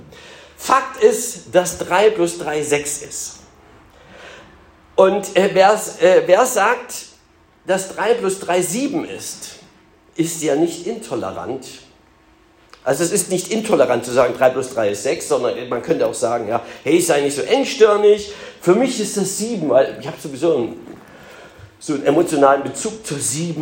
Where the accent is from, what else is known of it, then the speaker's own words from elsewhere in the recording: Saxony, Germany; Es stimmt einfach nicht, obwohl ich Italien mag, ich bin ein Sachse oder ich bin auch ein Deutscher.